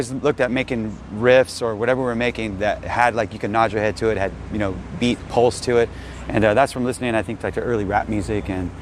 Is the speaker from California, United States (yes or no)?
yes; Sacramento, California, United States; Well, we're from Sacramento, which is Northern California, but it's close to the Bay Area, San Francisco.